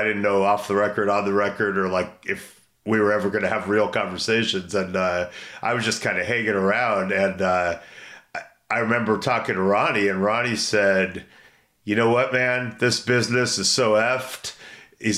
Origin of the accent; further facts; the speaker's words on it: Brentwood, California, United States; I'm from Brentwood. We got double homicides.